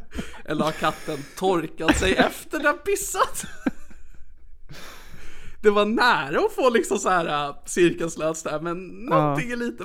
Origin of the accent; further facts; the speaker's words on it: Sigtuna, Stockholm County, Sweden; jag kommer ju från Sigtuna, det är en rik stad. Så det är en väldigt höger stad